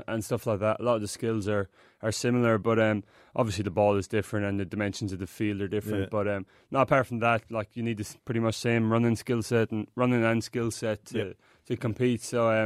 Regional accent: Tipperary, Munster, Ireland; I'm from the Midlands of Ireland, a place called Tipperary.

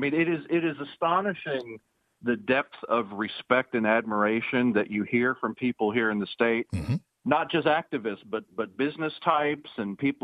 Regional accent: South Carolina, United States; as someone from South Carolina, being Indian and having darker skin and having an Indian name was not an asset to Nikki Haley in South Carolina.

